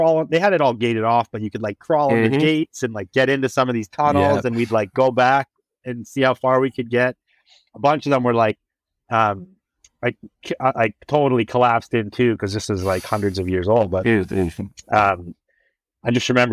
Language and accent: English; Niagara-on-the-Lake, Ontario, Canada; I grew up in Niagara on the Lake, Ontario, which is like near Buffalo, Niagara Falls, that area.